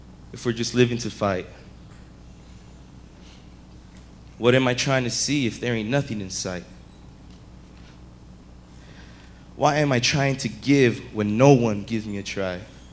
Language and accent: English; Yakima, Washington, United States; also born or lived in Top Notch; I was born in Top Notch, Washington, raised in Yakima all my life.